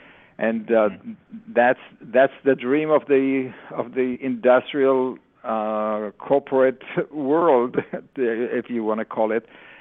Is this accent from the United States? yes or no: no; Israel; English is a second language; I grew up in kibbutz in Israel, and I was very much exposed to nature all my childhood.